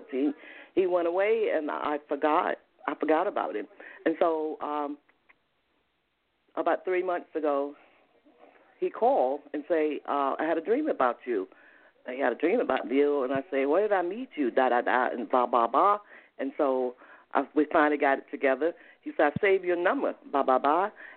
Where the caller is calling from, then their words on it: Atlanta, Georgia, United States; I'm calling from Atlanta.